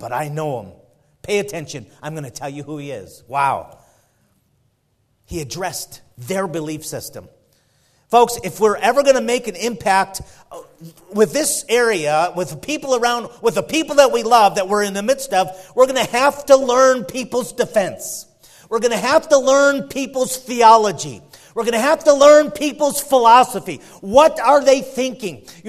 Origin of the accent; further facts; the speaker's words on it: Chicago, Illinois, United States; I'm born and raised in Chicago in the first 17 years of my life. I was there in the city of Chicago and first got saved.